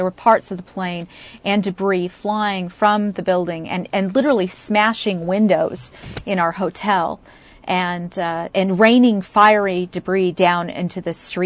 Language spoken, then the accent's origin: English; California, United States; I'm from Southern California. Really big earthquakes rumble and roar, and that's how it sounded.